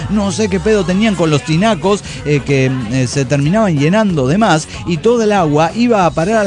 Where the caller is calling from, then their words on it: Cabo San Lucas, Baja California Sur, Mexico; de Cabo San Lucas, México.